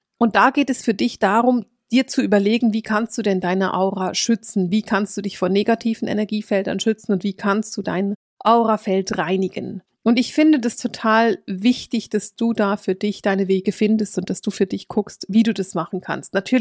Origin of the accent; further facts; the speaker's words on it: Bern, Switzerland; ich bin in Bern aufgewachsen und ich liebe diese Stadt.